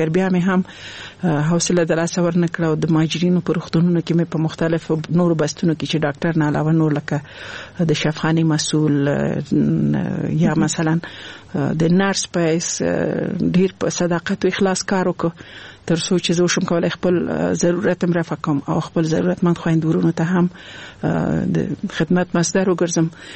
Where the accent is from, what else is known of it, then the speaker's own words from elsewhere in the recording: Laghman, Afghanistan; also born or lived in Nangarhar; زه خپل د لغمان ولایت يم